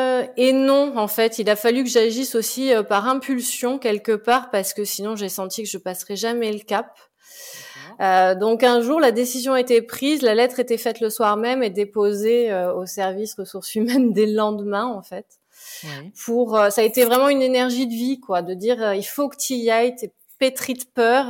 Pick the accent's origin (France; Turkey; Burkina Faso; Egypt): France; Nouvelle-Aquitaine; j'ai très bientôt 45 ans. Je vis près de Bordeaux et je suis native de la région bordelaise. Voilà, d'accord, donc je suis restée près de chez moi.